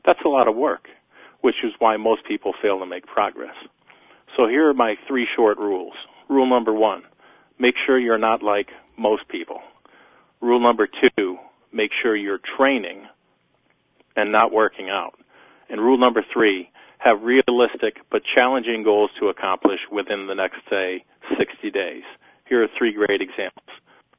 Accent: United States; When I was growing up in America's educational system, I was always an average student until I got to college.

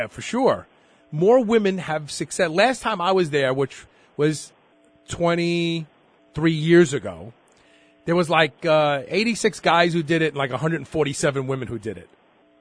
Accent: Texas, United States; whenever you go so out of town and you say, well, I'm from Texas

